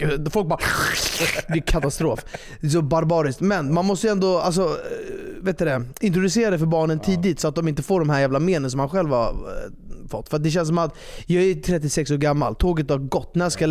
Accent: Sweden; jag är ju svensk, även fast jag har ett persiskt skal.

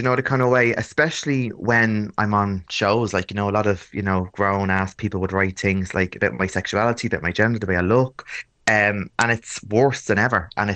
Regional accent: Dublin, Leinster, Ireland; I'm very easygoing. I'm from Ballyfermot.

